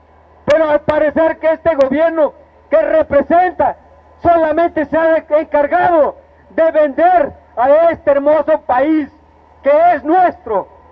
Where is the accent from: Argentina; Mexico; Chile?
Mexico; que protesta por sus derechos como mexicanos que somos, ¿verdad?